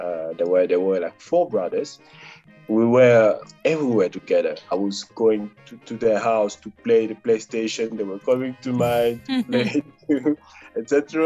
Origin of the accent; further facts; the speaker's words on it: Kinshasa, DR Congo; first language Lingala; English is a second language; now in Brussels, Belgium; Lingala was my language. I'm someone from Kinshasa, Monakin.